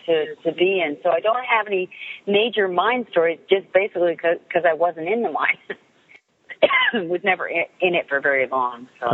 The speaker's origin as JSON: {"language": "English", "country": "Canada", "said": "And I come from Canada where if you make a movie, it's in the movie theaters."}